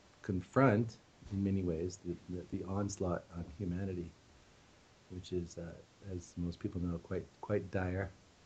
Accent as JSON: {"language": "English", "country": "United States", "lives_now": "Uruguay", "said": "I'm originally an American, but I live in Uruguay, in South America."}